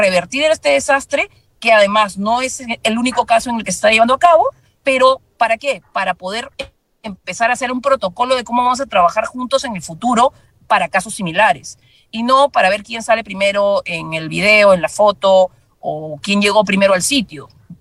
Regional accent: Peru; empezar a creer y confiar entre nosotros como peruanos

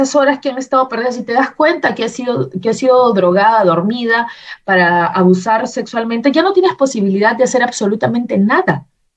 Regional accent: Peru; mi experiencia como mujer, o sea, como mujer peruana, de lo que ha sido vivir en ese momento mis 44 años, o quizás menos.

